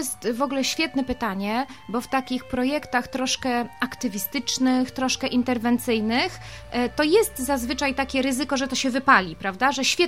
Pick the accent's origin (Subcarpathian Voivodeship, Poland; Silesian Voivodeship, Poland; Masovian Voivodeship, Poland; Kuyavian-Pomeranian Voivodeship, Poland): Masovian Voivodeship, Poland; Warsaw; I jako, że przez wiele, wiele lat mieszkałam za granicą, przyjeżdżałam w wakacje do Warszawy i mimo tego, że jestem rodowitą warszawianką